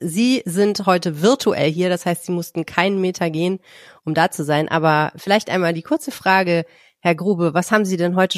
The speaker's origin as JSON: {"language": "German", "region": "Hamburg", "country": "Germany", "tie": "born there", "said": "Ich bin ja auch in Hamburg geboren."}